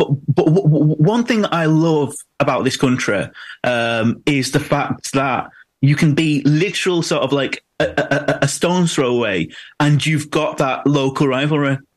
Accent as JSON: {"language": "English", "town": "Manchester", "region": "North West England", "country": "United Kingdom", "tie": "born there", "said": "am I who I am because I was born in Manchester, or would I have always been the same person?"}